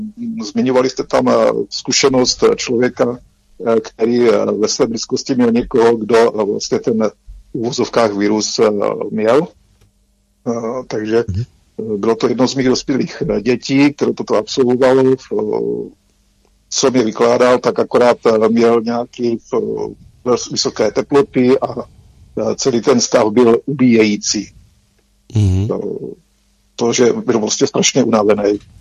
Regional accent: East Bohemia, Czechia; Východočeský kraj, nechci specifikovat záměrně.

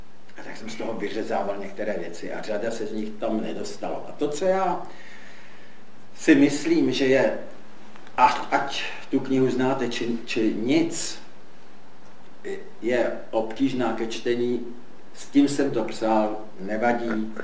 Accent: Prague, Czechia; jsem z Prahy

